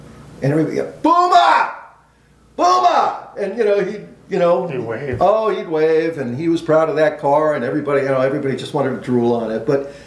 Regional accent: Framingham, Massachusetts, United States; also born or lived in Boston; Well, I grew up in Framingham, but I was born literally in the shadows of Fenway Park.

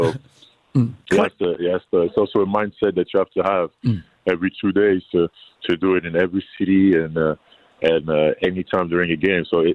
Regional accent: Geneva, Switzerland; I grew up in Europe, Switzerland, Geneva, watching soccer.

